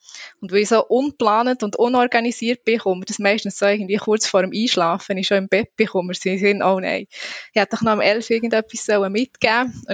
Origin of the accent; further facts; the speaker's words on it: Thun, Bern, Switzerland; Hey, ich bin in Thun aufgewachsen, mit meinen Eltern zusammen, ich bin ein Einzelkind. Und ja, Thun ist wirklich auch so ein bisschen mein Heimatort und mein Herzort, das ist auch so geblieben.